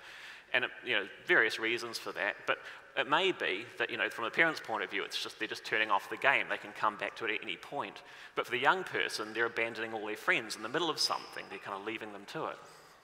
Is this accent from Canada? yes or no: no; New Zealand; I'm coming from New Zealand